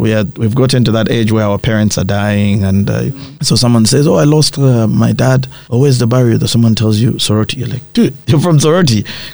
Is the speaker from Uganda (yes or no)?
yes; Entebbe, Central Region, Uganda; I'm from Entebbe, yes.